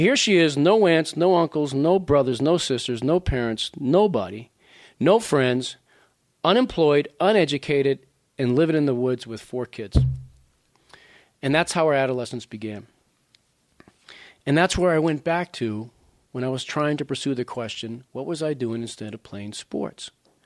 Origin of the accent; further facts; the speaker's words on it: Massachusetts, United States; All right, so we're from Merrimack Valley where they all friggin' talk like this.